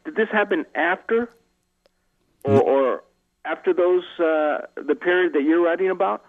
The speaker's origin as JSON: {"language": "English", "town": "El Paso", "region": "Texas", "country": "United States", "tie": "born or raised there", "said": "I know you are, Chris, because you're from there. I grew up in the Bel Area."}